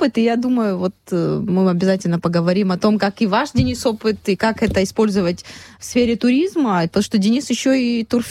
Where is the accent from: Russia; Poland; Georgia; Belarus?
Georgia; Lykhny, Abkhazia; Вот в моем родном селе тоже чай выращивали, в селе Лыхны.